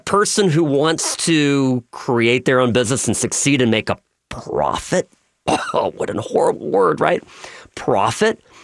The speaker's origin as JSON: {"language": "English", "region": "California", "country": "United States", "said": "So I'm a kid from California."}